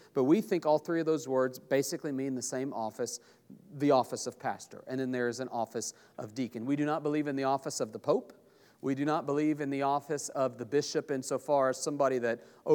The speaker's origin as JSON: {"language": "English", "region": "Arkansas", "country": "United States", "also_born_or_lived": "Oklahoma", "lives_now": "Charlotte, United States", "said": "I'm from Arkansas and Oklahoma, where they're everywhere, and I saw them all the time and always thought it was a weird name."}